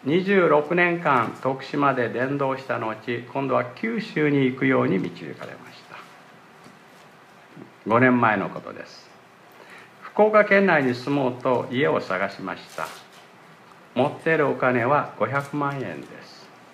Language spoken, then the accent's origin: Japanese; South Korea; now in Japan; 私たちは韓国から来た牧師です。